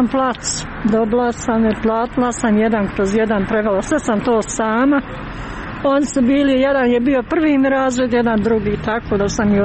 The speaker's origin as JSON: {"language": "Bosnian", "town": "Sarajevo", "region": "Federation of Bosnia and Herzegovina", "country": "Bosnia & Herzegovina", "said": "Iz Sarajeva sam izbjegla. Tu sam živim na Rendoviću"}